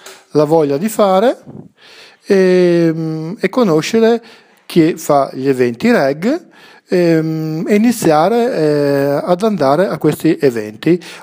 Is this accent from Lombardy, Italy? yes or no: no; Friuli-Venezia Giulia, Italy; vengo dal Friuli.